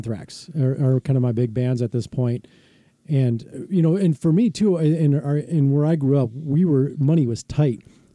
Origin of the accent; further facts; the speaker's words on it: Burnsville, Minnesota, United States; I grew up in Burnsville, so just, you know, not in a very well-to-do area, so to speak.